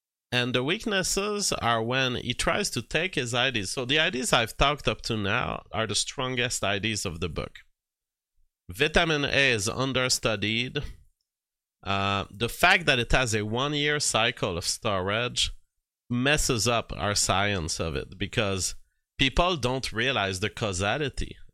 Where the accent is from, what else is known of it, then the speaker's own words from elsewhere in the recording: Canada; I eat carrots 2 months of the year as a Canadian